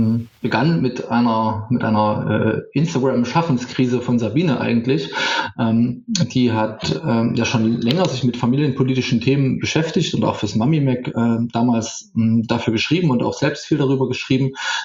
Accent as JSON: {"language": "German", "region": "East Germany", "country": "Germany", "tie": "born or raised there", "said": "Ich bin ja im Osten aufgewachsen und sozialisiert worden"}